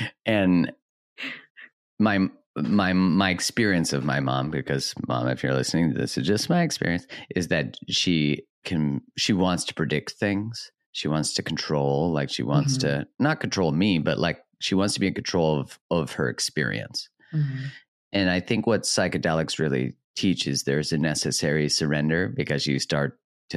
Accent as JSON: {"language": "English", "country": "Canada", "said": "when I'm Canadian"}